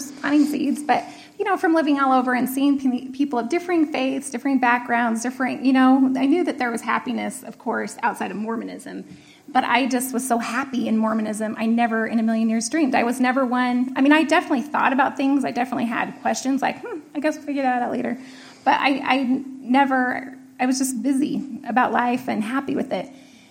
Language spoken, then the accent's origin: English; American Fork, Utah, United States; I was raised in American Fork, Utah, in the heart of Utah County